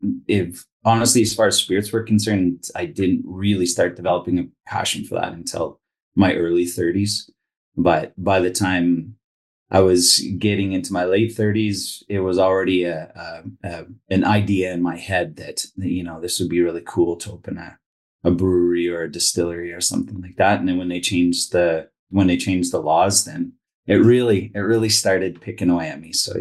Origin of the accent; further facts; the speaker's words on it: Saskatchewan, Canada; also born or lived in Southern Ontario; I was born in Southern Ontario. My family's all from Kingston. And we moved to Saskatchewan in 1981.